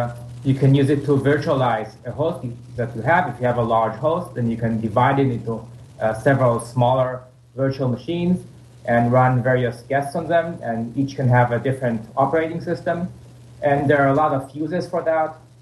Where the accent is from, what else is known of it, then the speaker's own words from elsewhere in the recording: Ra'anana, Central District, Israel; We're from Anana in Israel. It's near Tel Aviv.